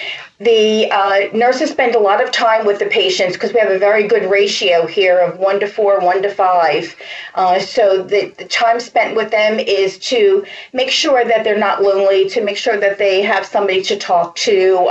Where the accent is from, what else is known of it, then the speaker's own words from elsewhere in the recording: Philadelphia, Pennsylvania, United States; accent: Eastern; I'm from Pennsylvania.